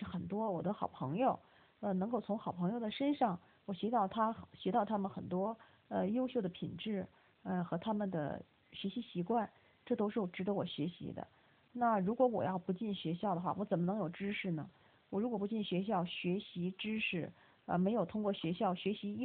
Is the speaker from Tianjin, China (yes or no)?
yes; Tianjin, China; 我是在我的国家中国天津长大的。